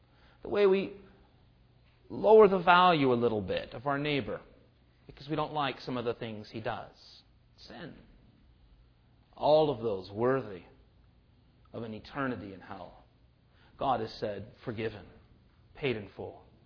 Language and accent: English; California, United States; in the summertime and on Saturdays, growing up in Orange County, what we would do, my friends